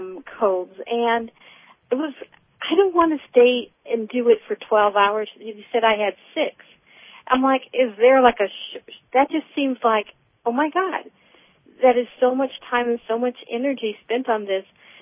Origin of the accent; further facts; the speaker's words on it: Alameda, California, United States; I'm from Alameda, California.